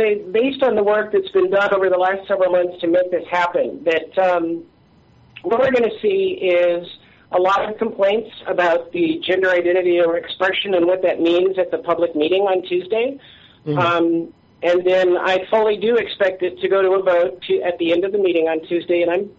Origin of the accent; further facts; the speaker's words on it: Sedona, Arizona, United States; I grew up in Sedona, which is a few miles south of Flag.